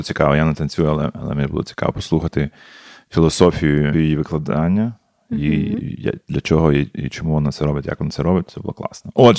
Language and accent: Ukrainian; Kyiv, Ukraine; Я з Києва.